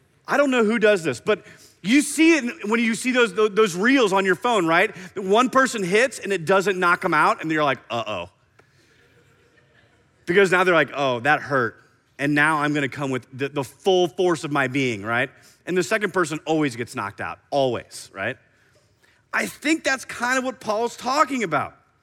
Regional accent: Iowa, United States; So I grew up in Iowa. Everybody had a basement.

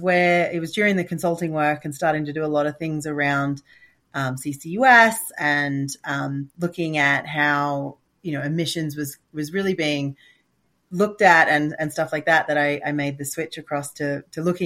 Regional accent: Australia; now in United States; I'm based here in the US and have been for a long time, but I'm originally from Australia.

